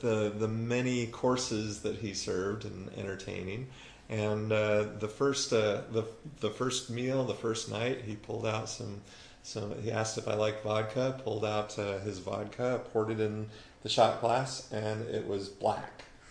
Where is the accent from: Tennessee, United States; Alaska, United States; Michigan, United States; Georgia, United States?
Alaska, United States; I'm from Alaska. I've eaten tons of salmon